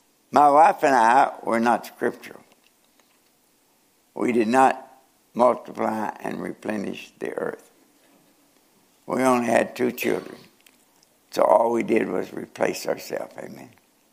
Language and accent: English; Norton, Kentucky, United States; born there; I was born in 1933 in Norton, Kentucky, to a coal miner. My dad was a coal miner.